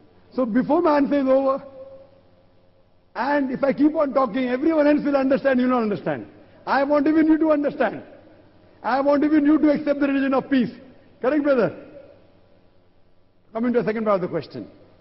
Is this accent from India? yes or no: yes; India; I'm an Indian. Geographically, I'm a Hindu because I'm an Indian. But practicing Muslim, I'm a practicing Muslim.